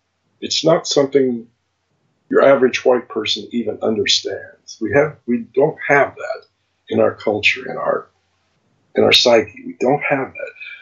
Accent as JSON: {"language": "English", "country": "United States", "said": "I'm an American, by the way. I grew up in that period right after the war."}